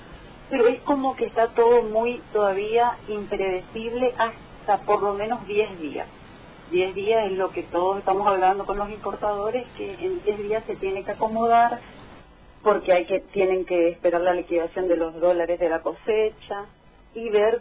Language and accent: Spanish; Argentina; Pero es como es Argentina, ¿viste? Que nosotros por ahí nos ponemos nerviosos y nadie quiere perder, obviamente.